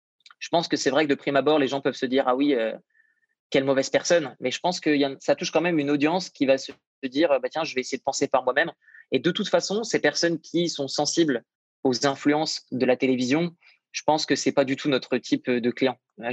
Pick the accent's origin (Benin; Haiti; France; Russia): France; Hauts-de-France; je pense que du fait que je viens de la région de Lille